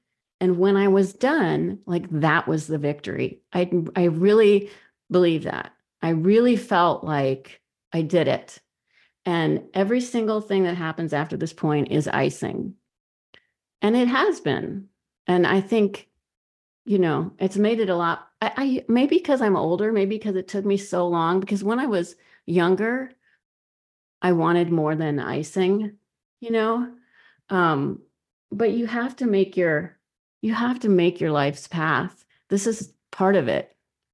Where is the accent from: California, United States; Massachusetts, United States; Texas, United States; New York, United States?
California, United States; Mill Valley; I did grow up in Marin. I grew up in Mill Valley.